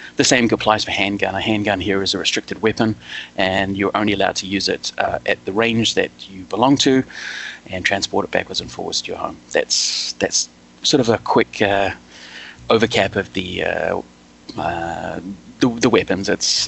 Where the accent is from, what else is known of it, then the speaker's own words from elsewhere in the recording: New Zealand; growing up in New Zealand, it's always been a self-reliant country.